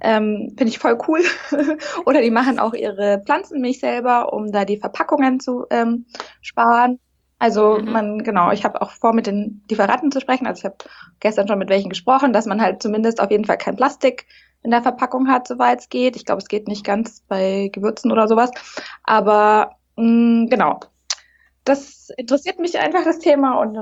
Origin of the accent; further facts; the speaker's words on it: Munich, Bavaria, Germany; ich komme aus München, ich bin 32 Jahre alt.